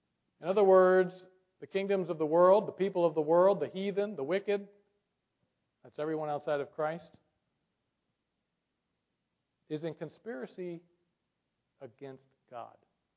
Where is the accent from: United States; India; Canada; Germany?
United States; I love America. I've grown up, you know, I was born in America. I love this land.